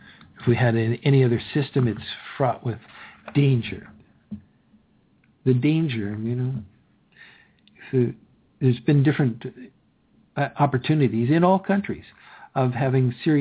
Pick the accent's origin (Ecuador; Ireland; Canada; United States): Canada; We wait and take our turn. We're Canadian.